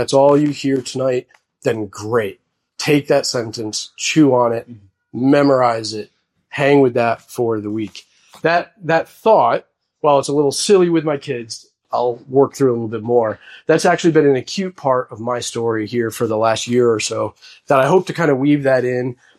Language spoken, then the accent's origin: English; New York, United States; I grew up in the Catskills. So not really upstate, but we say we're upstate.